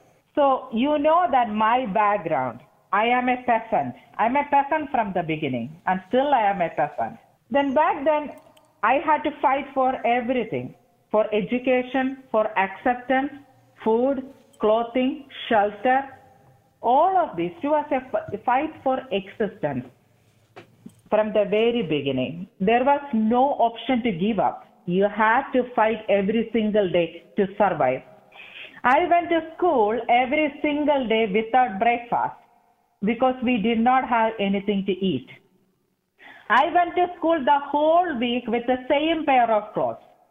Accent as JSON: {"language": "English", "region": "South India", "country": "India", "tie": "born or raised there", "moved": "as an adult", "lives_now": "United States", "said": "So just to share that where I came from and who I am, I was born and raised in a very poor family in southern India."}